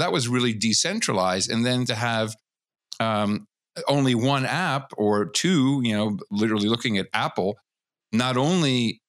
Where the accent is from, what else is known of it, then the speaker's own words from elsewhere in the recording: Amsterdam, North Holland, Netherlands; especially growing up in Amsterdam